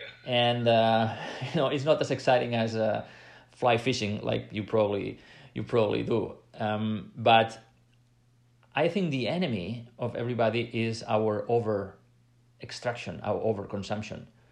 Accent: Catalonia, Spain; English is a second language; You know, I come from Catalonia in Spain

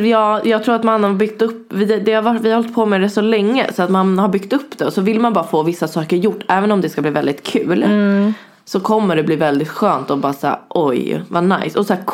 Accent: Vårberg, Stockholm County, Sweden; lilla förortsbruden från Vårberg

